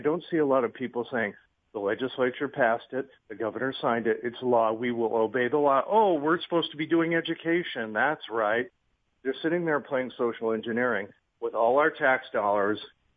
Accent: California, United States; now in Idaho, United States; And I came from the Bay Area of all places.

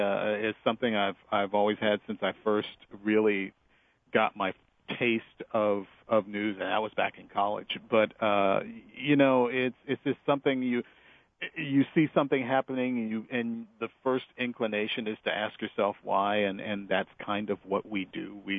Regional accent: Charleston, United States; also born or lived in Memphis / Raleigh; now in New York, United States; I found it out when I went from my hometown Charleston to Memphis, from Memphis to Raleigh, and from Raleigh here to New York

